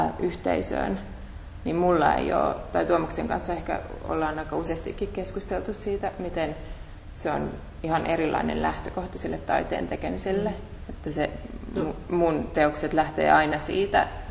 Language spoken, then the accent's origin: Finnish; London, United Kingdom; kun mä oon kasvanut teinistä Lontoossa